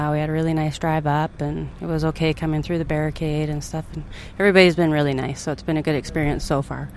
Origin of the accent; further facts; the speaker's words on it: Tacoma, Washington, United States; Tacoma, Washington.